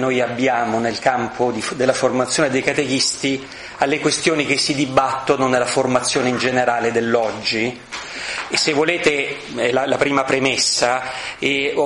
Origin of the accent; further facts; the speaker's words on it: Rome, Lazio, Italy; la prospettiva di queste cose è chiaramente romana, perché io sono di Roma, per fortuna e purtroppo